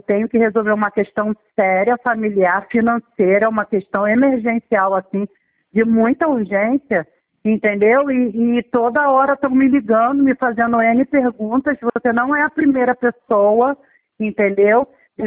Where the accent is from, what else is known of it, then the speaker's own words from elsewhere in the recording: Barra do Corda, Maranhão, Brazil; now in Palmas, Brazil; eu hoje sou da Barra da Coroa, mas eu moro no endereço de Palmas, tá?